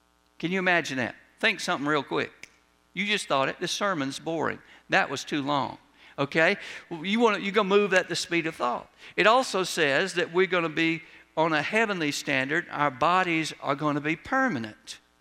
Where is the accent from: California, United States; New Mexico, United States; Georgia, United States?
Georgia, United States; Augusta; they were like, well, where'd you go to school in Augusta? We're from Augusta.